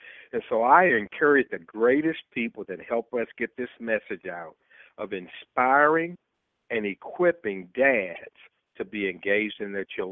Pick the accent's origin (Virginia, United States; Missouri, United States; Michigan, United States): Virginia, United States; I grew up in Virginia and attended seminary there in Boston.